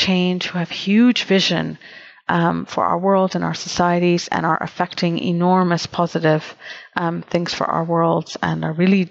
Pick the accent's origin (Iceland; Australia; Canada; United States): Canada; Toronto, Ontario; I grew up in Toronto in Canada